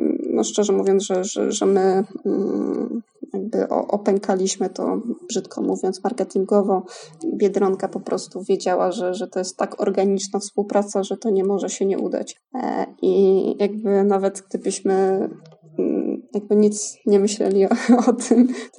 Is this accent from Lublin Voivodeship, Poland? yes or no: no; Łódź, Łódź Voivodeship, Poland; Wszyscy jesteśmy z Łodzi, więc to jest jakiś tam naturalny wybór, że tutaj działamy, pracujemy, wysyłamy też stąd.